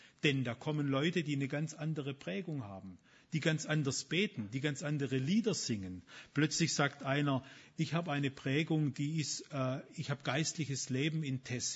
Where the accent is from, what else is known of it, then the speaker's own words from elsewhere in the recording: Stuttgart, Baden-Württemberg, Germany; ich komme zwar auch aus Stuttgart eigentlich